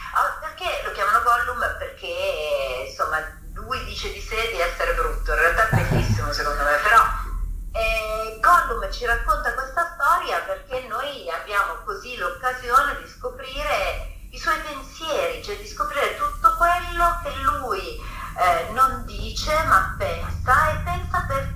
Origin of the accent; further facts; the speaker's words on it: Milan, Lombardy, Italy; now in Rome, Italy; io sono milanese, sono nata e cresciuta a Milano e vivo però da tanti anni a Roma.